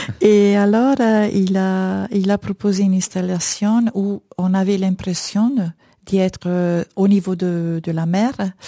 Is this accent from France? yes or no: no; Italy; French is a second language; Moi, je suis italienne.